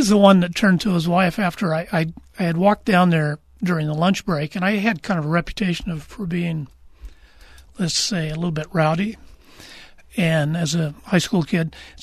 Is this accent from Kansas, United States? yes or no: no; Kirby, Oregon, United States; As a kid growing up in Kirby, Kirby's halfway between Grants Pass and the state line, we didn't have a television, and my dad was an avid reader, so I became an avid reader.